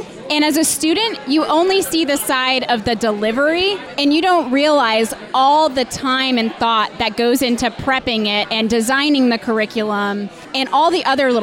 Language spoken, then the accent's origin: English; Flint, Michigan, United States; I'm from Michigan. I grew up outside of Flint.